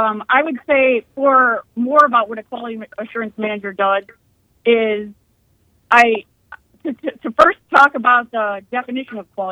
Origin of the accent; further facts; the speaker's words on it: Illinois, United States; now in Kansas, United States; I was born in Illinois, so I came from there, from the Chicago area, and we moved to Kansas.